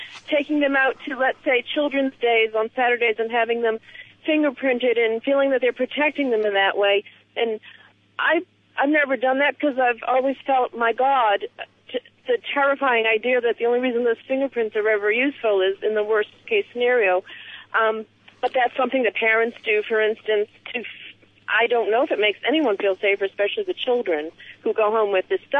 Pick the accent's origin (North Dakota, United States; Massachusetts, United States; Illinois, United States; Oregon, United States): Massachusetts, United States; but growing up in Massachusetts, my older sister is 9 years older than me.